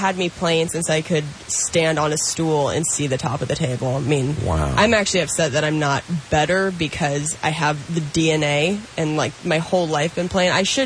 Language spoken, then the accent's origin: English; Spokane, Washington, United States; I'm from Spokane, so the eastern, more methy part of the state.